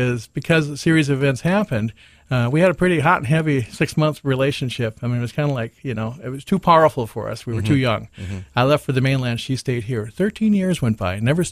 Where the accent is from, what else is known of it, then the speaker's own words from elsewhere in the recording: North Dakota, United States; So I'm originally from North Dakota.